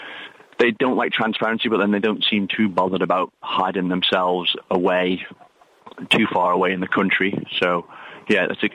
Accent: Isle of Man; now in Chester, United Kingdom; I currently live in Chester in England. I'm originally from the Isle of Man.

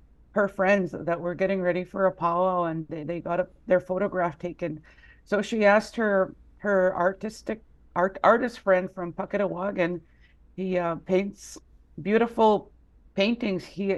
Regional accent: Manitoba, Canada; Okay, well, I'm from Apaskarak Cree Nation. That's in Treaty 5 territory in northern Manitoba. It's a six-hour drive up north from our capital city of Winnipeg, Manitoba.

